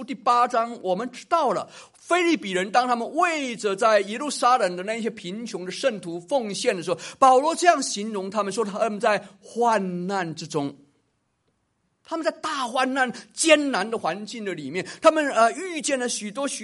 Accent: Taiwan; 我自己从台湾出来的

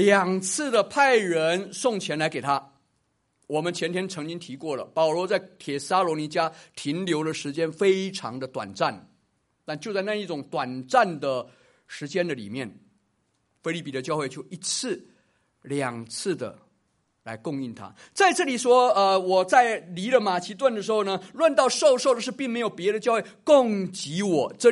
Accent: Taiwan; 我自己从台湾出来的

